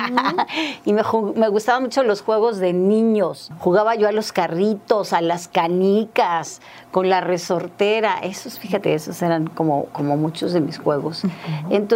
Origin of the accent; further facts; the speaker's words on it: Cuernavaca, Morelos, Mexico; Pues yo soy de aquí, de Cuernavaca, entonces recuerdo a varios de mis primos